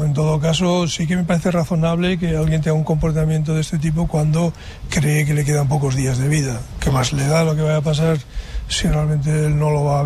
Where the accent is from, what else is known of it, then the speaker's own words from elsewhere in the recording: Basque Country, Spain; born there; mi tierra vasca donde nací